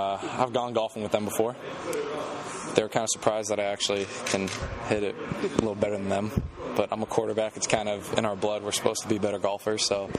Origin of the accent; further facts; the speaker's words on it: Florida, United States; I'm from Florida, but I go deep sea once in a while.